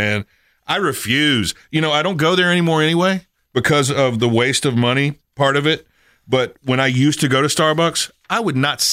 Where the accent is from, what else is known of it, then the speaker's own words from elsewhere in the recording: Henderson, United States; And I'm from Henderson, man. At that point, I've been living in Henderson since childhood.